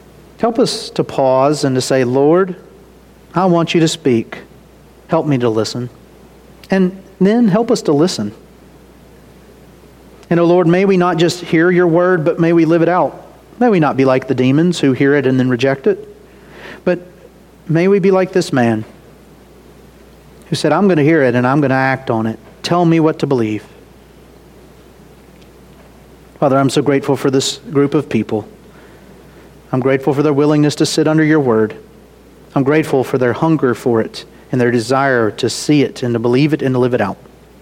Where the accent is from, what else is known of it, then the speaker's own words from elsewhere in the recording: Ackerman, Mississippi, United States; Most of you know, I grew up in Ackerman, Mississippi. In Ackerman, Mississippi in the 2000s, they turned the gas pumps off on Sunday.